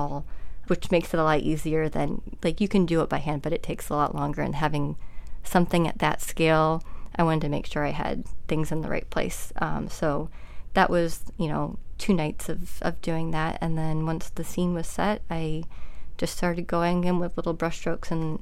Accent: Bowling Green, Ohio, United States; also born or lived in Brazil; So I grew up in Bowling Green for the most part, spent a little time in Brazil as a kid.

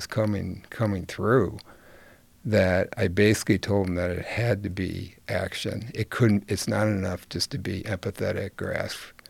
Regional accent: Detroit, Michigan, United States; I copied the Archbishop in Detroit because I grew up in the Detroit metro area.

